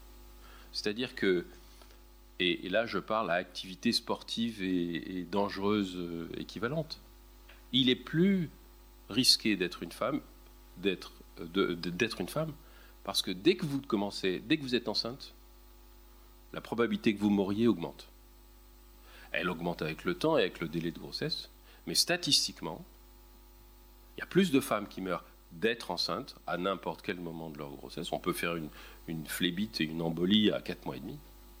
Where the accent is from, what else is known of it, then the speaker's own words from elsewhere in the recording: Algiers, Algiers Province, Algeria; born there; je suis né à Alger.